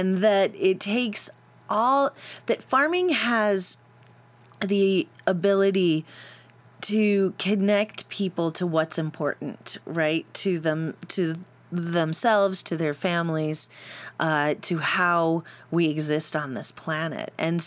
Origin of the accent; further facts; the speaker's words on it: Michigan, United States; Well, I grew up in Michigan and outside of Detroit